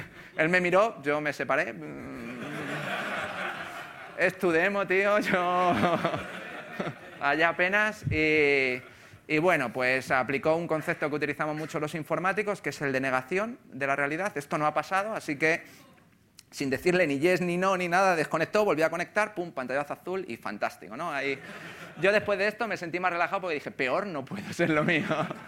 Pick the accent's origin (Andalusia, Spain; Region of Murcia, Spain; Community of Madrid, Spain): Community of Madrid, Spain; Móstoles; mira, tío, yo soy de Móstoles y vamos a tener un problema serio tú y yo.